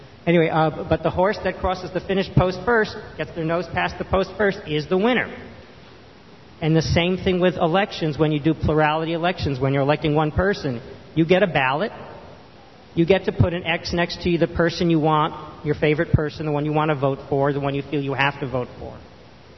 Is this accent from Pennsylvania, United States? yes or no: no; California, United States; Well, I'm from California.